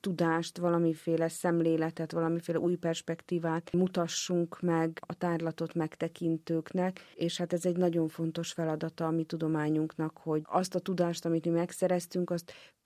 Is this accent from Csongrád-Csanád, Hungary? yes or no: no; Máriakálnok, Győr-Moson-Sopron, Hungary; szinte természetesen adódott, hogy a szülőfalum, amelyet úgy hívnak, hogy Mária Kálnoknak a búcsújáró helyéről írjak